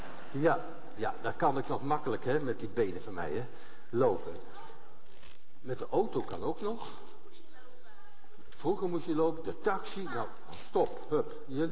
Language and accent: Dutch; Ede, Gelderland, Netherlands; Nou, hey, ik kom uit Ede